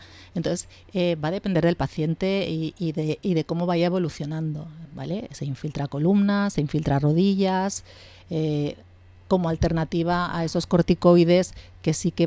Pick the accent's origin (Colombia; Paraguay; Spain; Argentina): Spain; Catalonia; ya sabéis que soy catalana y no soy generosa ni de venas